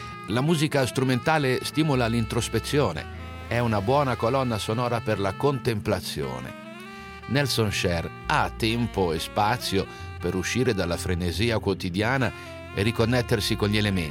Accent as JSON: {"language": "Italian", "region": "Ticino", "country": "Switzerland", "said": "non si può ignorare, da ticinesi, il titolo della quarta traccia … che abbiamo in sottofondo."}